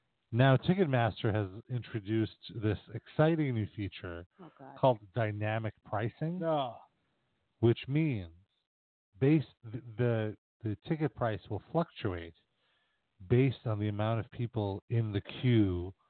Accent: New York City, New York, United States; all the lifetime of branding that the garden has given me as a New Yorker. But, as a practical New Yorker, I always cringe

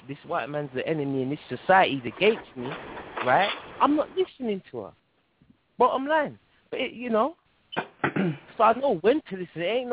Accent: London, United Kingdom; Where was brothers and sisters like you when I was younger, growing up in South London?

